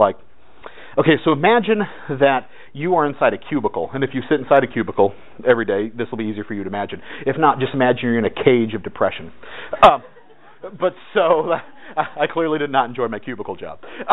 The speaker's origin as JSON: {"language": "English", "region": "California", "country": "United States", "said": "So I'm from California, which is why if I have a weird accent, sorry, that happens."}